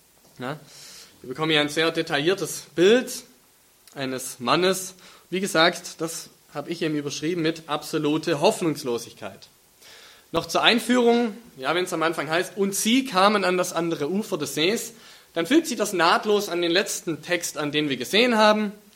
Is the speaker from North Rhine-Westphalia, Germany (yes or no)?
no; Aalen, Baden-Württemberg, Germany; wenn ich weiter nördlich in Deutschland bin und man mich fragt, wo kommst du her, und ich sage Aalen und das kennt keiner, dann sage ich grob in der Gegend von Stuttgart.